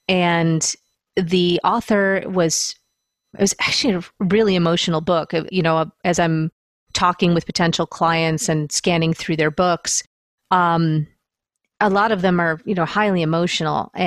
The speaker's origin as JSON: {"language": "English", "town": "Buffalo", "region": "New York", "country": "United States", "said": "I'm from Buffalo. We say aunt."}